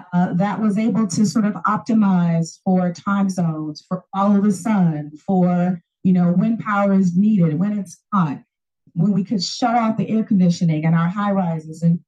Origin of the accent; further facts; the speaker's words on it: United States; now in Cape Town, South Africa; So I'm American, if you probably haven't noticed from my voice, but I've been living in Cape Town for the last 10 years, right? So I'm sort of, as my daughter refers to herself, the South African American.